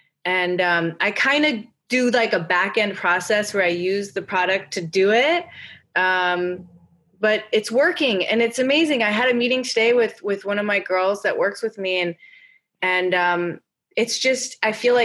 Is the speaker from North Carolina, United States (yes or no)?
no; Chicago, Illinois, United States; moved away; I grew up in Chicago where we rarely saw the sun. So I kind of worshiped the sun.